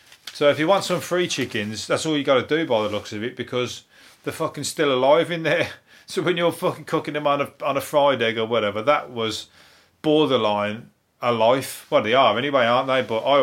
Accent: Birmingham, West Midlands, United Kingdom; accent: Brummie; I'm from Birmingham. He's got a Brummie squeak, like I've got a Brummie squeak. He sounds like me, a little bit, on a smaller scale.

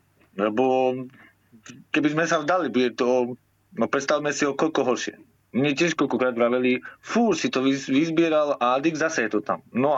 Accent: Košice, Košice Region, Slovakia; now in London, United Kingdom; No tak u nás v Košiciach sídlisko nad jazerom, mám tam pravidelné miesta. Ale keďže som teraz momentálne v Londýne

